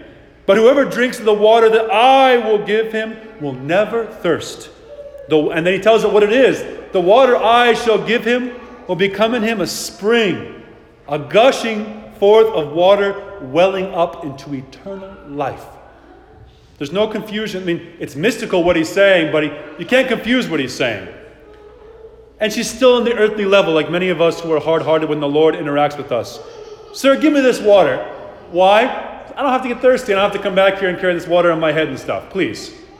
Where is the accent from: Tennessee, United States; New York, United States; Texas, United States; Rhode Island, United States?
New York, United States; I grew up in New York. There's some communities like this. Orthodox Jew communities.